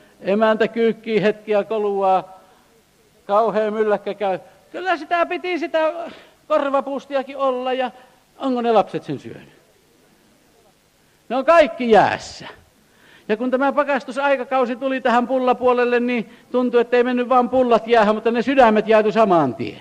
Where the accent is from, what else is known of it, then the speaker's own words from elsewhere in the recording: Keuruu, Central Finland, Finland; now in Södertälje, Sweden; Muistan, kun lapsena Keuruulla Vapaakirkossa pidettiin paljon romaanijuhlia